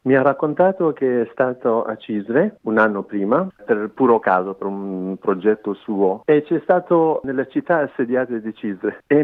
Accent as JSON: {"language": "Italian", "region": "Iranian Kurdistan", "country": "Iran", "tie": "born or raised there", "moved": "yes", "said": "quando ero bambino, in Kurdistan iraniano. Anch'io sono stato in una città assediata"}